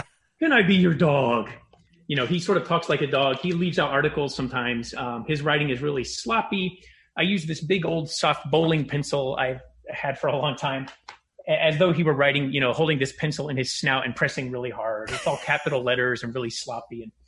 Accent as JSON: {"language": "English", "town": "Clinton Falls", "region": "Indiana", "country": "United States", "tie": "born or raised there", "said": "I grew up in Clinton Falls, Indiana, and this dog kind of showed up in our yard one day and we took him in."}